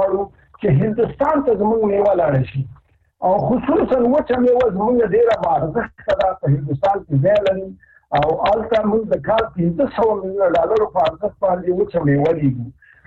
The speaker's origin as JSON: {"language": "Pashto", "country": "Afghanistan", "said": "مونږ افغانان یو،"}